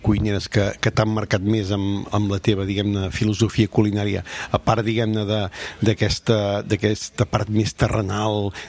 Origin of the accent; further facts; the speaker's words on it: Catalonia, Spain; accent: Garrotxa; tot i que sóc català i que vinc de la Garrotxa, quan vinc a Barcelona parlo una miqueta diferent